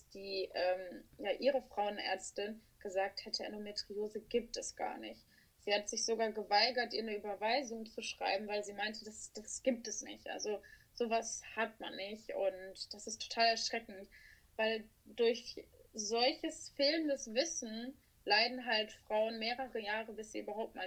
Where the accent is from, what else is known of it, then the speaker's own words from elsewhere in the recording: Mülheim an der Ruhr, North Rhine-Westphalia, Germany; ich komme aus dem Ruhrgebiet, aus Mülheim an der Ruhr, ist eine kleine Stadt in der Nähe von Essen und Düsseldorf.